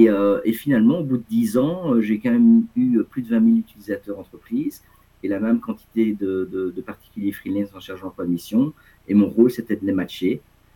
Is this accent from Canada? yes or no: no; Belgium; Oui, donc moi j'ai 53 ans, donc j'habite en Belgique. Donc, je dirais, voilà, donc je suis un Belge.